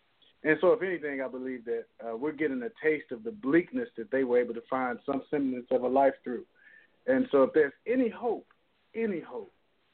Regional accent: Texas, United States; I'm from the South, you know. I'm born and raised in Texas

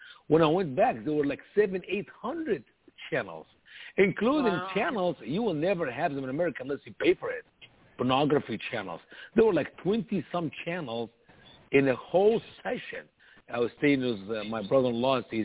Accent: Egypt; When I grew up in Egypt, when I had, you know, I used to wear a shirt and tie in school

